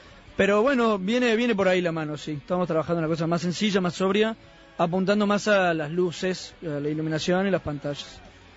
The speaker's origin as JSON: {"language": "Spanish", "country": "Mexico", "tie": "born there", "said": "Soy nacido ahí en México."}